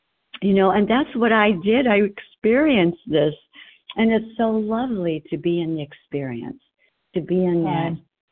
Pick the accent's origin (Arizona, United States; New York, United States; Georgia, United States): Arizona, United States; from Arizona.